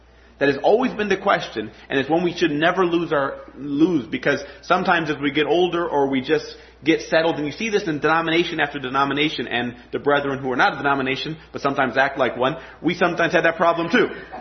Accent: Bolivia; first language Spanish; English is a second language; I went back to my home country of Bolivia. So I was born and raised there. My first language and my culture, in a sense, is actually Hispanic. I look white, but I feel Hispanic, I tell people.

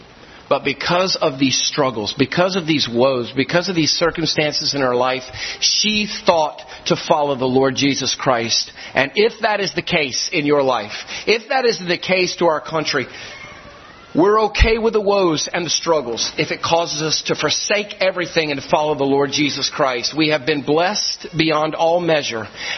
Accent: Greensboro, North Carolina, United States; I want to tell you, I'm from Greensboro, North Carolina. Back in the early 50s, late 40s, in Greensboro, North Carolina, the gospel was abounding.

